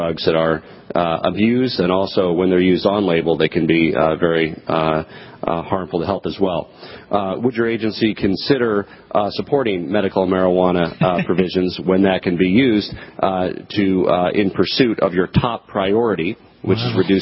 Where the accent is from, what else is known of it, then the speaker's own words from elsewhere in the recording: Colorado, United States; Well, in many states, including my home state of Colorado, we have a legalized and regulated regime of medical marijuana